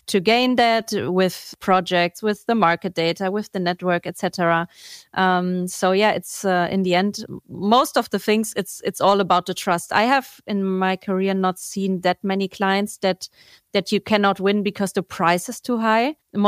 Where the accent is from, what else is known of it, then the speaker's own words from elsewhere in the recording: Germany; English is a second language; also born or lived in Frankfurt / Munich; I mean, I'm German, but I'm not from Frankfurt. And I was in Munich before that.